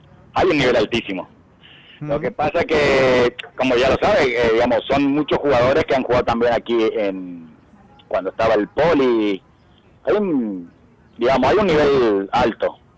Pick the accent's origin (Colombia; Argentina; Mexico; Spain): Argentina; Yo de pequeño estuve jugando, digamos, en Argentina en varios clubes